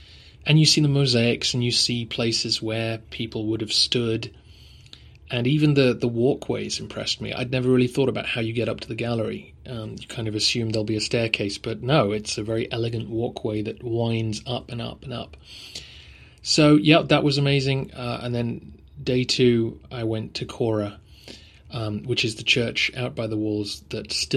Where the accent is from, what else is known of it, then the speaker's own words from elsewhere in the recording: England, United Kingdom; This is partly being English and not being used to the heat